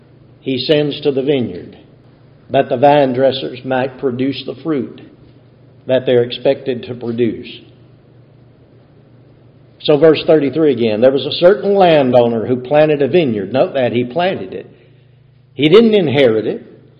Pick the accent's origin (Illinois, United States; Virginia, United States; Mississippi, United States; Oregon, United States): Mississippi, United States; Growing up in Mississippi, I guess you might call us sharecroppers when I was growing up. We'd move from place to place. There's no telling how many places we lived in Calhoun County, Mississippi. We lived from one end of the county to the other.